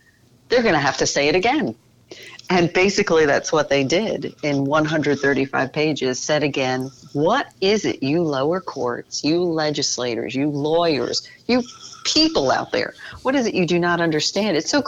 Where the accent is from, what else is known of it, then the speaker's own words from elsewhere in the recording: New York, United States; And I am from New York and am still licensed to practice law there